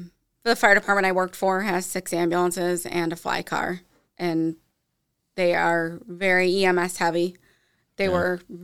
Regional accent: Hammondsport, New York, United States; Yeah, I grew up in Hammondsport on the lake.

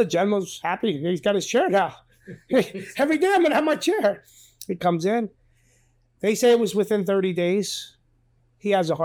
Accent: Nutley, New Jersey, United States; We grew up in Nutley, so we all knew about the bar itself.

